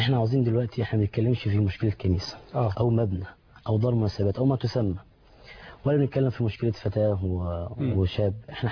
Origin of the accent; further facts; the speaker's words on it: Egypt; أقباط ومسلمين، إحنا خرجنا حفاظا على بلدتنا على مصرنا الحبيب